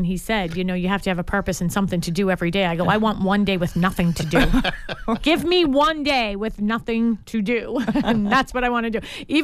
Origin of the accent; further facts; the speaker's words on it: Dorchester, Massachusetts, United States; I grew up in Dorchester, you grew up in Braintree.